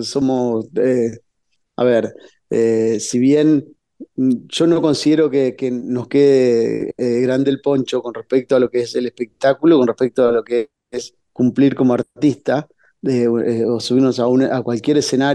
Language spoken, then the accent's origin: Spanish; Gualeguaychú, Entre Ríos, Argentina; nosotros somos de Entre Ríos, somos de Gualeguaychú, somos felices